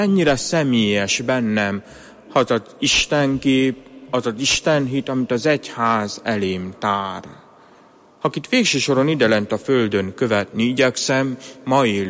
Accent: Mihályi, Győr-Moson-Sopron, Hungary; az én kis szülőfalom, ahonnan származok, Rábaközi Mihály

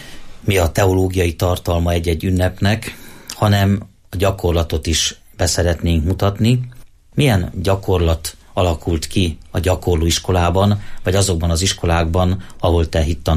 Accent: Sárospatak, Borsod-Abaúj-Zemplén, Hungary; én Sárospatakon születtem, a városnak egyik része görögkatolikus, másik része református, harmadik része római katolikus

